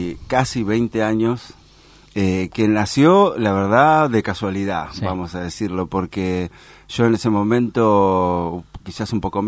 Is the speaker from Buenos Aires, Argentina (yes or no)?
no; Comodoro Rivadavia, Chubut, Argentina; moved away; Sí, hace mucho que me fui de Comodoro.